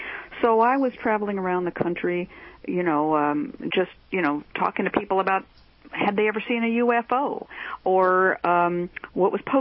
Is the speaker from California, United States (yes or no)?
yes; California, United States; because I understood when I grew up in the East Bay, most of the black community there consisted of people who were my parents' generation